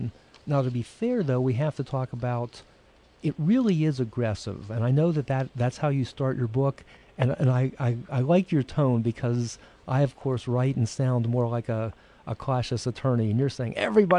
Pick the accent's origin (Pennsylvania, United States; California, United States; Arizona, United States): Pennsylvania, United States; Pittsburgh; I don't want to say anything bad about the Cowboys, being from Pittsburgh myself